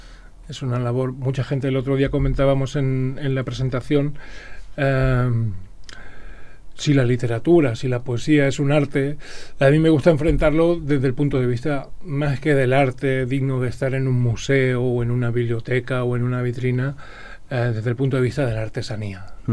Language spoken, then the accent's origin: Spanish; Baza, Andalusia, Spain; en Baza juego en casa, definitivamente. No solo porque, como tú decías, es también mi tierra